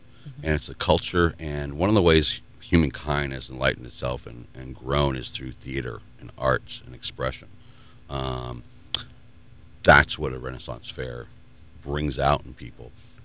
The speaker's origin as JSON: {"language": "English", "region": "Massachusetts", "country": "United States", "said": "I'm from Massachusetts. We have a great fair there."}